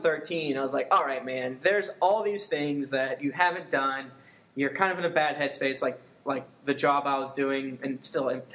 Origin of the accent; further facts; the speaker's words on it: St. Petersburg, Florida, United States; I'm originally from St. Petersburg, Florida.